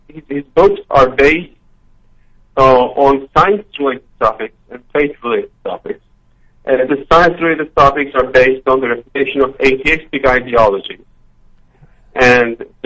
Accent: Istanbul, Turkey; I'm from Istanbul, Turkey

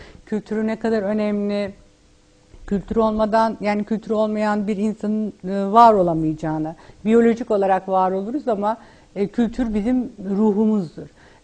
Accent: Aegean Region, Turkey; ben Ege'liyim. Ege'nin dağlarında ihmal edilmiş çok köy var.

